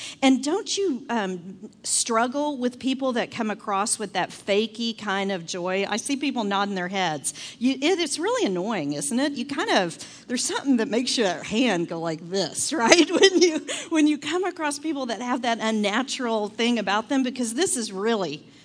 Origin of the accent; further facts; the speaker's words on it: Texas, United States; moved away as an adult; now in Colorado, United States; And because I'm from Texas. Go figure, right? which you might hear a little bit. When we first moved to Colorado 12 years ago